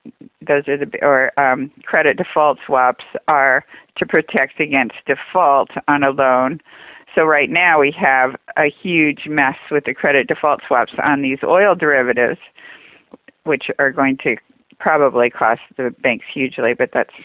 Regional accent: California, United States; I'm from California, so the University of California system, which is statewide

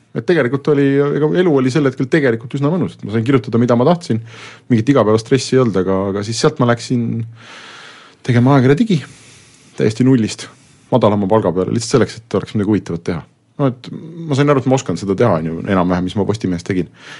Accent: Rakvere, Lääne-Viru County, Estonia; now in Tallinn, Estonia; kuna ma olen Rakverest pärit

